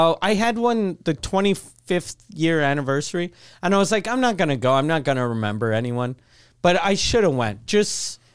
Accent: Canada; since we're Canadian

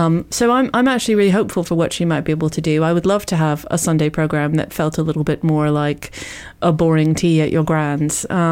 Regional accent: United States; originally I'm American, and in America, the balance is quite different in terms of how the media operates.

